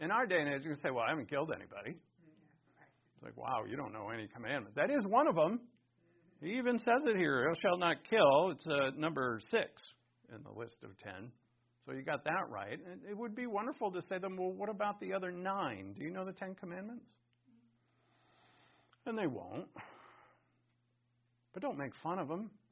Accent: East Coast, United States; And I was like, hey, I met this family, and I'm like, I'm from the East Coast. I know a bunch of Italians.

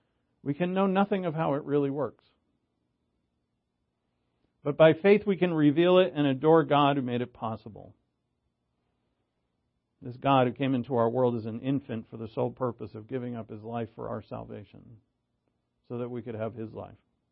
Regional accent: Providence, Rhode Island, United States; When I was a little kid, growing up in Providence, I went to Bless the Sacrament Catholic Church

